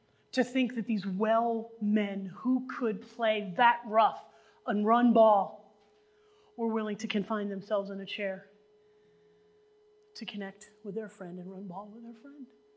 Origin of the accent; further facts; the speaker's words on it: United States; And I'm an American, doggone it, and I can afford some comfort.